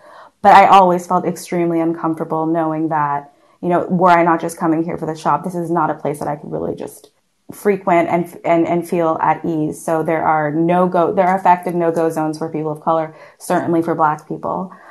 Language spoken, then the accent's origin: English; Canada; also born or lived in France; now in Berlin, Germany; how I feel as a Canadian in Berlin, it's been a little bizarre. I mean, I went to school in France